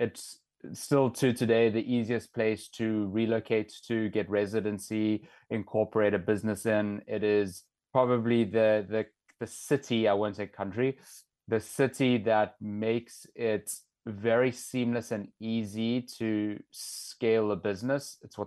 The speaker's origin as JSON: {"language": "English", "town": "Somerset West", "region": "Western Cape", "country": "South Africa", "tie": "born or raised there", "moved": "as an adult", "said": "So I was born and bred and raised in Cape Town, actually in Somerset West."}